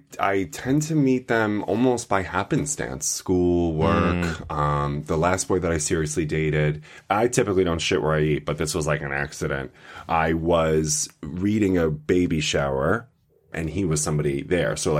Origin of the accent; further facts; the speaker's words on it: New York, United States; so connected to Jews because I'm from Long Island.